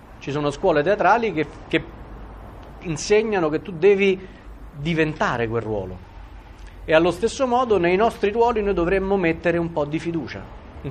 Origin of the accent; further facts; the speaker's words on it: Rome, Lazio, Italy; io sono romano